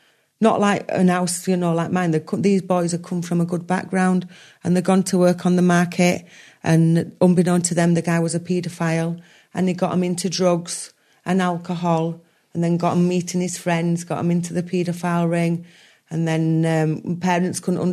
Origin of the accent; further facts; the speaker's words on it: Yorkshire and the Humber, United Kingdom; I'm a Yorkshire lass, I like a bargain.